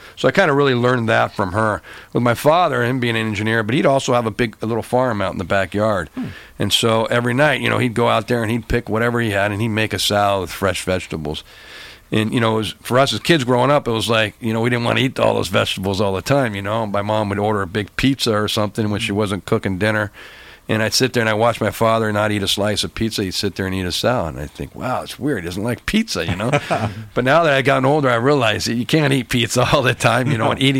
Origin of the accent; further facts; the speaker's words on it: Yorba Linda, California, United States; I grew up in Yorba Linda.